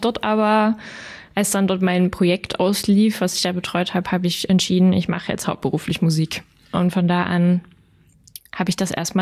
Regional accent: Kirschau, Saxony, Germany; Komm aus der Oberlausitz.

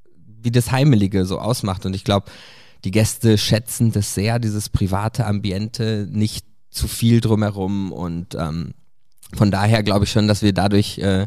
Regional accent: North Rhine-Westphalia, Germany; now in Switzerland; Genau, gebürtig aus dem Sauerland, tatsächlich. Dort aufgewachsen im elterlichen Betrieb, auch ein kleines Familienhotel, und von da aus dann hat es mich in die Schweiz verschlagen.

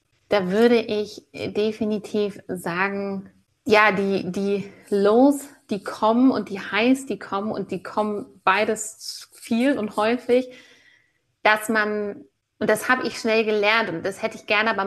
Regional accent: Hamburg, Germany

